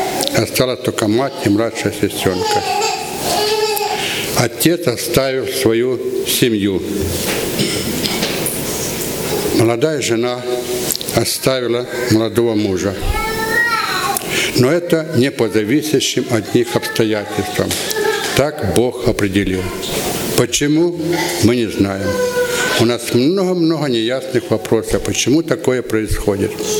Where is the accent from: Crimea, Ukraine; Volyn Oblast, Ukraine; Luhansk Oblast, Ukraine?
Luhansk Oblast, Ukraine; Luhansk; now in Krymsk, Russia; Сам я с Украины, с Луганска. Ну, сейчас нахожусь пока в Крымске у дочери.